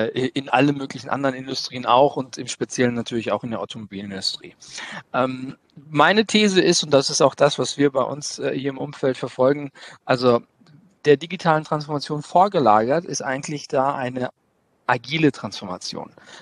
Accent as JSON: {"language": "German", "town": "Castrop-Rauxel", "region": "North Rhine-Westphalia", "country": "Germany", "said": "Ich komme aus Castrop-Rauxel"}